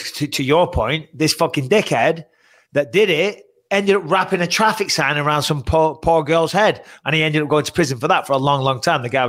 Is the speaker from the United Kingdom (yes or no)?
yes; United Kingdom; I'm British, as you know.